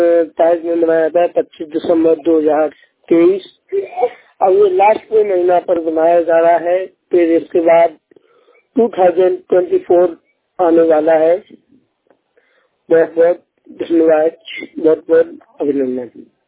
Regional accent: Agra, Uttar Pradesh, India; मैं यूपी उत्तर प्रदेश जिला आगरा का रहने वाला हूँ।

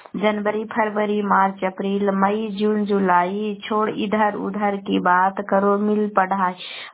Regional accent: Patna, Bihar, India; मैं गोवा से शेखपुरा से बोल रही हूँ। मैं पटना जिला के रहने वाली हूँ।

